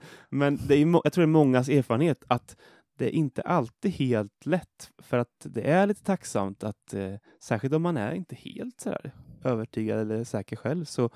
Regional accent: Norrköping, Östergötland, Sweden; Alltså jag växte upp i Norrköping och där var det ju väldigt få som var kristna.

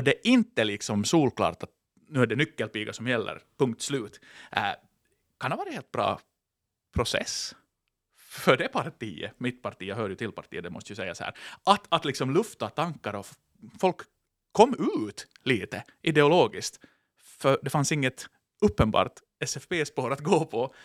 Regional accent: Finland; för min egen del, så tycker jag liksom att det är någonting ändå att liksom som finlandssvensk att finna glädje i här

